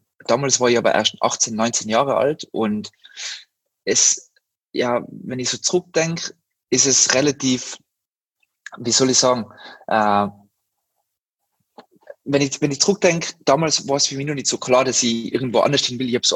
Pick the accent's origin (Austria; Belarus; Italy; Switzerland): Austria; Tyrol; moved away as an adult; now in Berlin, Germany; ich komme aus dem Zillertal, bin damals in die Tourismusschule gegangen